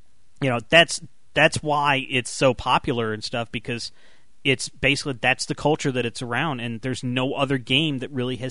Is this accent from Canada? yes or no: yes; Canada; He's like, he's making fun of me being Canadian. I'm sorry. I like Canada.